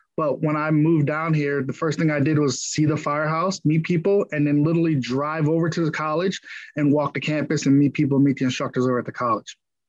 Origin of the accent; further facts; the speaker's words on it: Middletown, Connecticut, United States; I am a Connecticut boy. Born and raised, I was born in Middletown. That's where I'm from.